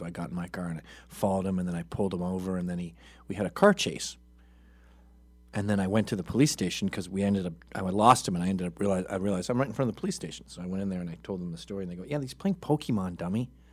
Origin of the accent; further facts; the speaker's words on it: Bronx, New York, United States; I'm from the Bronx.